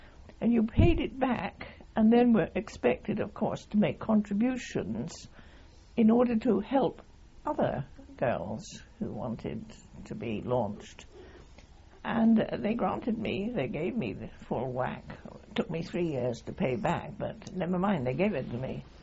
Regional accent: Sherborne, South West England, United Kingdom; growing up in Sherborne, there were two public schools

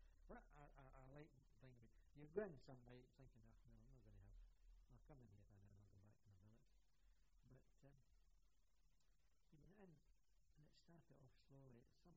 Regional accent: Scotland, United Kingdom; Being a Scotsman

